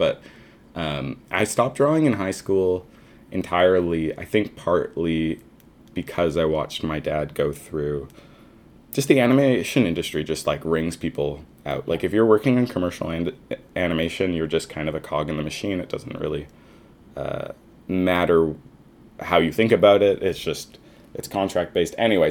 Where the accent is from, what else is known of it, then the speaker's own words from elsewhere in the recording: Surrey, British Columbia, Canada; I grew up kind of like North Surrey, which is a suburb, and it's a bit of a quote unquote rougher area